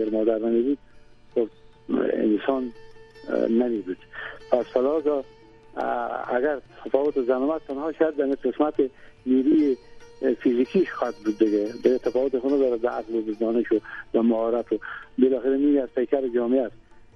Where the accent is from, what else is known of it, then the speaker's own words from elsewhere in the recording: Herat, Afghanistan; ما که از هرات بخاطر تحصیل گپا آمدم